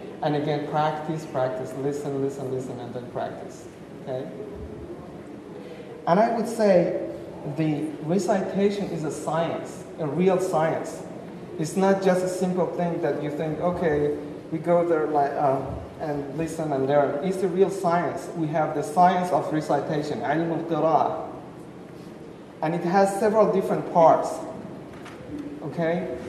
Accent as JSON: {"language": "English", "town": "Mashhad", "region": "Razavi Khorasan", "country": "Iran", "second_language": "English", "said": "I'm from Mashhad, Iran, where you have the holy shrine of Imam al-Ridha alayhi salam."}